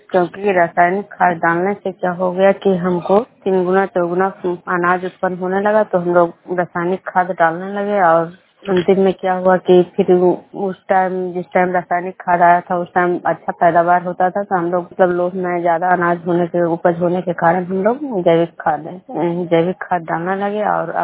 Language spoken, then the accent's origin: Hindi; Khujra, Bihar, India; मैं विष्णु प्रोग्राम खुजरा पंचायत नालंदा जिला नालंदा प्रखंड के निवासी हूँ।